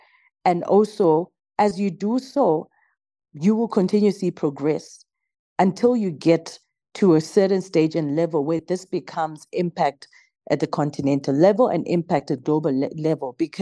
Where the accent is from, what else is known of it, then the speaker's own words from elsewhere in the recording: Bulawayo, Zimbabwe; I mean, I was just a young girl in Zimbabwe, in Harare. I come from Bulawayo.